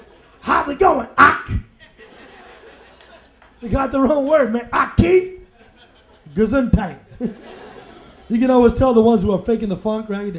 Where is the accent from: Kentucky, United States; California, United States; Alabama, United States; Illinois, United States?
Illinois, United States; Chicago; Because I'm from Chicago.